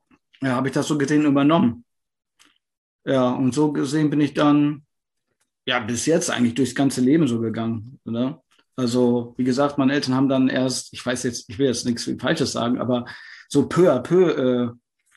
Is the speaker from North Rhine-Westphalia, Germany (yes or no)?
yes; Hagen, North Rhine-Westphalia, Germany; now in Dortmund, Germany; bin genau … 38 mittlerweile, obwohl ich mich gar nicht so fühle, aber ist so. Und komme aus Hagen, wohne jetzt in Dortmund.